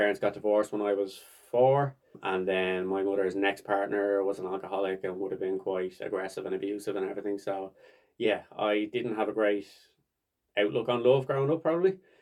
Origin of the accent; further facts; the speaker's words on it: Dublin, Leinster, Ireland; So I'm Irish, born and raised in Dublin, lived here most of my life.